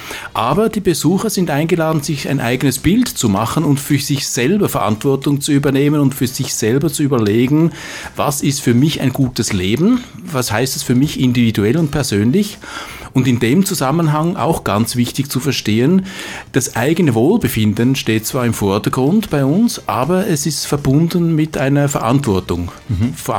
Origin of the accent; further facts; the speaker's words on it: Switzerland; now in Mödling, Austria; Wohlfühltage gibt es in der Schweiz bereits, wo ich ursprünglich mal herkomme, wie man unweigerlich hört an meinem Akzent.